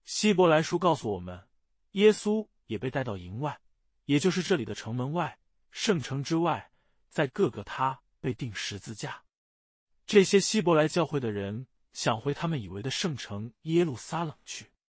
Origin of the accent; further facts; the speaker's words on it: United States; 我们是新约基督徒，我们是美国人，生活在一个早就离开献祭这样的事情的文化里。